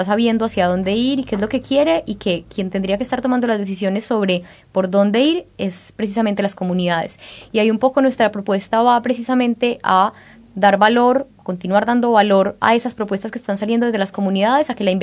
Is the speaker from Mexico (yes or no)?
no; Colombia; now in Uruguay; De Colombia.